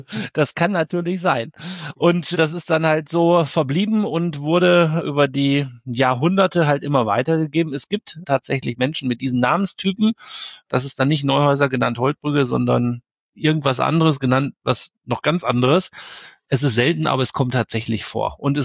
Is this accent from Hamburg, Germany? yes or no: no; Essen, North Rhine-Westphalia, Germany; ich bin im Essener Norden groß geworden. Ist ja nicht allzu weit weg dann von Westfalen